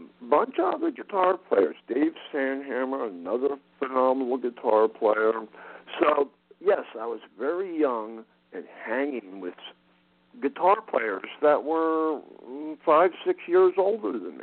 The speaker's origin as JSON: {"language": "English", "town": "Madison", "region": "New Jersey", "country": "United States", "tie": "born or raised there", "said": "North Jersey. I was born in Morristown and lived in Madison, New Jersey. My father worked for Bell Laboratories and was transferred down to the Homedale office in 69. So in 70, we moved down to the shore."}